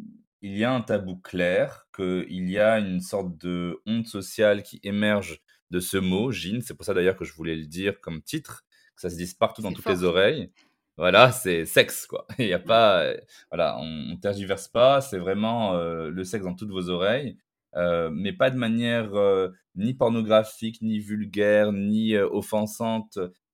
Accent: Morocco; Au Maroc, par exemple... Là d'où je viens

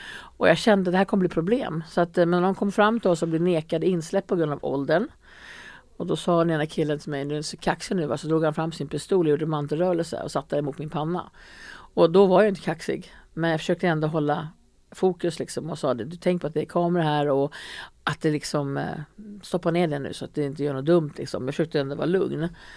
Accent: Färila, Gävleborg County, Sweden; also born or lived in Stockholm; jag är född i Stockholm, men jag växte upp i en liten by som heter Färila. Min mamma och pappa skilde sig när jag var 9 år, så då flyttade vi dit.

